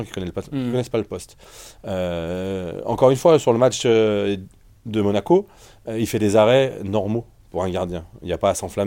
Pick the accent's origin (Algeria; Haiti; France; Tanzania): France; Lyon, Auvergne-Rhône-Alpes; Moi, je suis lyonnais avant tout.